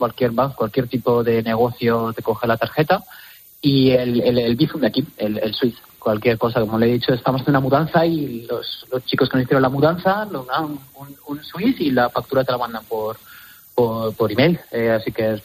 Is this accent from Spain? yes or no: yes; Madrid, Community of Madrid, Spain; el efectivo es más sencillo, al menos en Madrid, de donde soy yo.